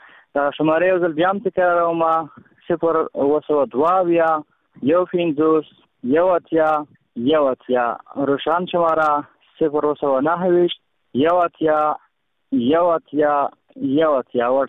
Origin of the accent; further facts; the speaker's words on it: Khost, Afghanistan; ما بیا له ګلابونو خوست ولایت څخه یم.